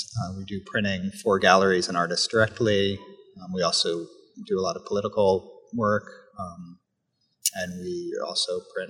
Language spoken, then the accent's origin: English; Philadelphia, Pennsylvania, United States; Well, I grew up in Philadelphia, right in the city. So it's a big city, but it's also like a kind of small, comfortable town at the same time.